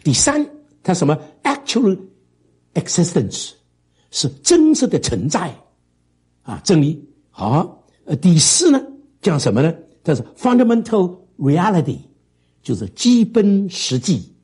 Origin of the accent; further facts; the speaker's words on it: China; 所以我们中国人是非常注重道啊，我们这个常常讲是一个注重道的一个民族。